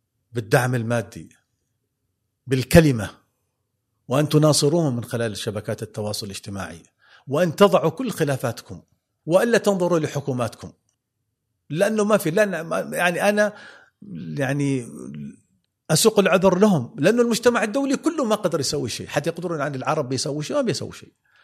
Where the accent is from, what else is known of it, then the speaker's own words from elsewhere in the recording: Amman, Amman Governorate, Jordan; الهيئات الخيرية اللي موجودة عندنا في عمان أو في الدول العربية